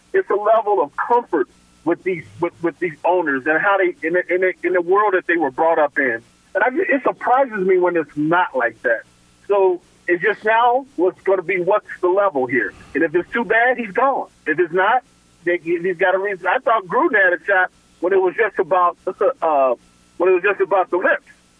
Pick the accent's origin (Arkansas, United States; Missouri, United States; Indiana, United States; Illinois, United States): Illinois, United States; Chicago; But owners, I'm from Chicago, right?